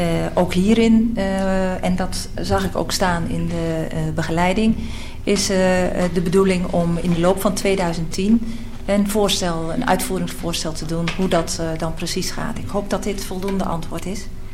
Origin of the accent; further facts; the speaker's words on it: Netherlands; accent: Dutch; Ja, goed, dan was ik wellicht met mijn Nederlandse tongval ook aan de orde gekomen.